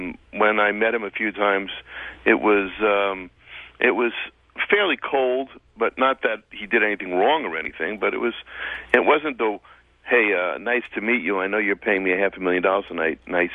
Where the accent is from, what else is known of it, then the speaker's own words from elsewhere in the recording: New Rochelle, New York, United States; I grew up near Tommy. He grew up in Mount Vernon, New York. I grew up in New Rochelle, New York.